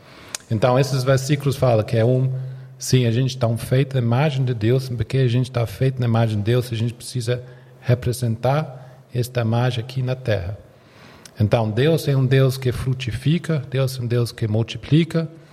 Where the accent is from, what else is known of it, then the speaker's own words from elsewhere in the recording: England, United Kingdom; Portuguese is a second language; eu sou da Inglaterra. Talvez não dá para saber como é o sotaque brasileiro, mas eu venho da Inglaterra